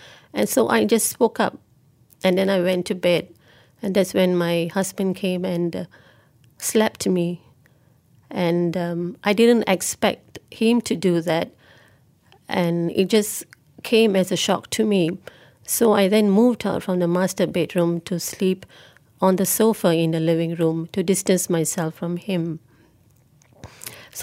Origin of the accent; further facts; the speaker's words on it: Ipoh, Perak, Malaysia; now in Kuala Lumpur, Malaysia; And since we were both working in KL and I had my child in Ipoh in my hometown, my mother-in-law offered to look after our son.